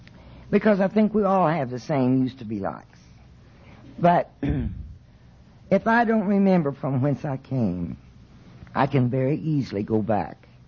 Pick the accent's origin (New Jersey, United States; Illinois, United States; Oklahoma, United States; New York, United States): Oklahoma, United States; I am from Oklahoma.